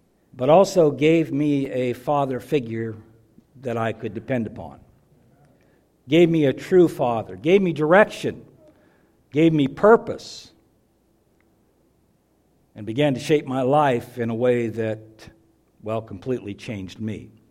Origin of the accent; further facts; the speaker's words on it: Carnegie, Pennsylvania, United States; a United Methodist church that was not far from where I grew up in Carnegie, Pennsylvania.